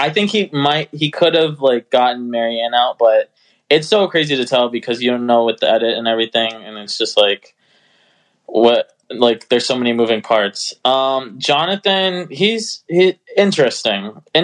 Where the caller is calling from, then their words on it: Tallahassee, Florida, United States; Tallahassee, Florida.